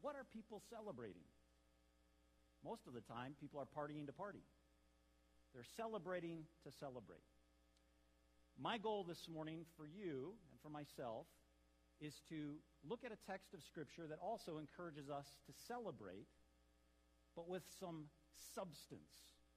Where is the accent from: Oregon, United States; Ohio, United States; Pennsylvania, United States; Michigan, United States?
Michigan, United States; Lansing; now in Petoskey, United States; We're from the Lansing area. We get snow there as well, but you get a lot more snow up here.